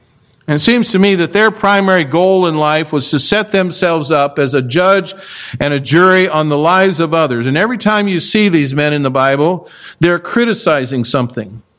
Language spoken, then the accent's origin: English; Kansas, United States; I was born and raised in Kansas, and I know about growing wheat.